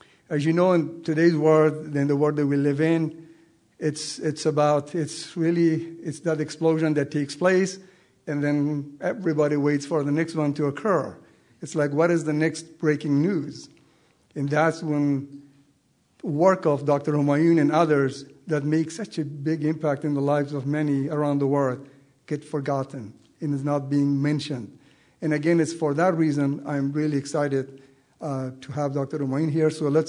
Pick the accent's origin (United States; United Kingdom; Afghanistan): Afghanistan; moved away; being born and raised in Afghanistan and having left the country only about a few months after the Russian invasion in August of 1980